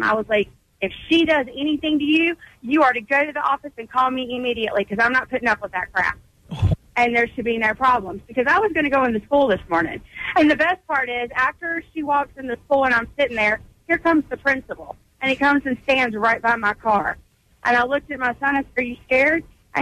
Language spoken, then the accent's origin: English; Charlotte, North Carolina, United States; And so, of course, I'm pissed, and I'm from Charlotte, and I'm like, okay.